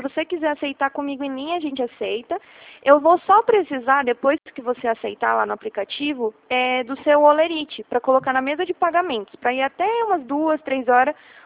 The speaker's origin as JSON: {"language": "Portuguese", "town": "Atibaia", "region": "São Paulo", "country": "Brazil", "said": "eu sou daqui de Atibaia, que é 11."}